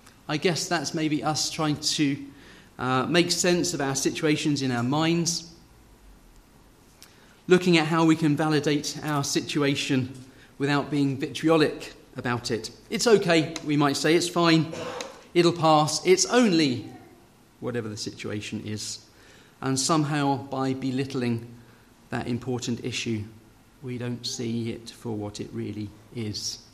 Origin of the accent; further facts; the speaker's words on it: United Kingdom; what we might be brought up as British people to keep that stiff upper lip